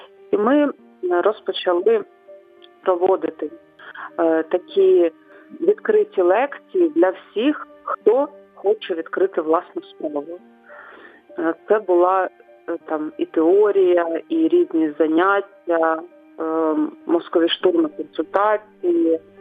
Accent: Donetsk Oblast, Ukraine; Так як ми всі вихідці з Донецької області займалися громадською діяльністю

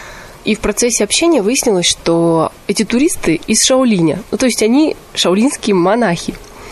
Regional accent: Chita, Zabaykalsky Krai, Russia; я из Читы. В данный момент я нахожусь в России.

